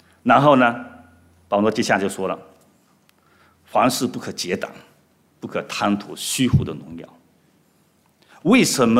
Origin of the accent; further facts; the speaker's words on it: China; 我们从中国过来的，应该来说我可能经历还不是很多